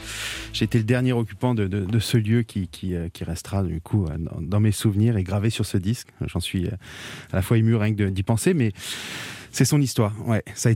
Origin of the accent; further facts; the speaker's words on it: United States; j'ai grandi aux États-Unis de toute l'adolescence, donc j'ai baigné dans la langue anglo-saxonne, dans la musique anglo-saxonne.